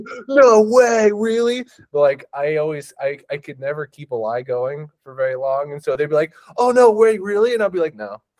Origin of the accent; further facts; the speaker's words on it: Prineville, Oregon, United States; also born or lived in Soldotna; Yeah, so I grew up most of my life in Prineville, Oregon. I did a small stint of growing up in Alaska in another small podunk town called Soldotna that's right on the Kenai River.